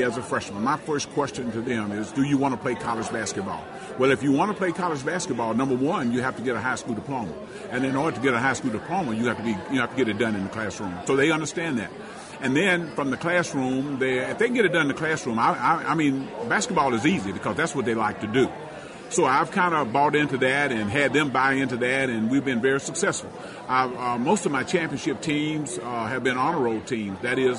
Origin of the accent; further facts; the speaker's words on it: Lena, Louisiana, United States; And I think the experience I had growing up in rural Lena and Taylor Hill community